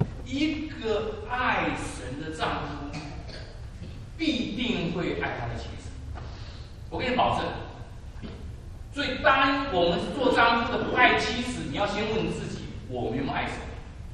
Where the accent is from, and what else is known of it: Taiwan